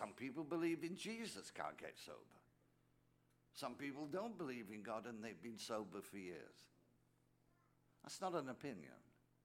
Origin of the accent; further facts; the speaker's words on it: England, United Kingdom; now in United States; So I'm a priest from England.